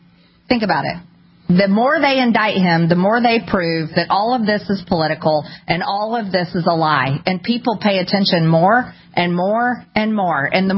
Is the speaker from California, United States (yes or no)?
no; Rome, Georgia, United States; That's how much gas was in my hometown in Rome, Georgia, in the election.